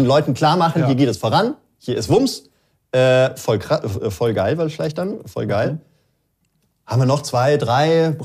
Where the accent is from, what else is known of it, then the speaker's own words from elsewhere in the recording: Bavaria, Germany; Ich als Bayer